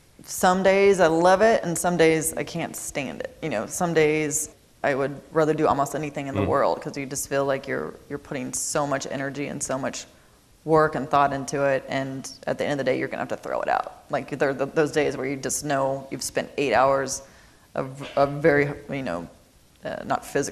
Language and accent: English; Missouri, United States; also born or lived in New York; I mean, I know when I lived in New York, people found it so strange that I was from Missouri.